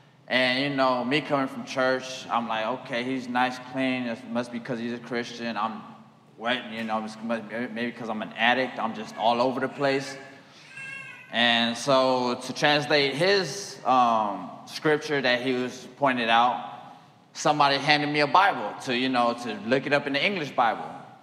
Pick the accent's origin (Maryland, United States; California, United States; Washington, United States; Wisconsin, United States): California, United States; Pomona; I'm 36 years old. I'm from Pomona, and I grew up in this church. This, to me, is home.